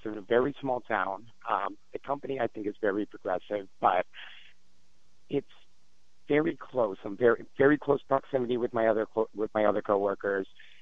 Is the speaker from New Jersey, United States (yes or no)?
yes; New Brunswick, New Jersey, United States; I'm from New Brunswick, New Jersey, and I need some advice about a relationship that's happening in my workplace.